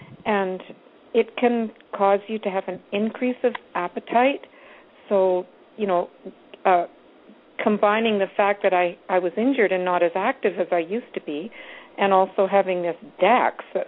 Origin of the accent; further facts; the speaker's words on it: Canada; I'm Canadian.